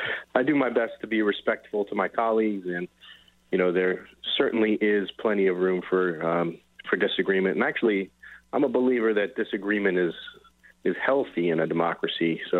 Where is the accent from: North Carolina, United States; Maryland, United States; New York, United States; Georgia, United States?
Maryland, United States; born there; You know, I was born here in Frederick County, so I've seen Frederick County at its core is a conservative county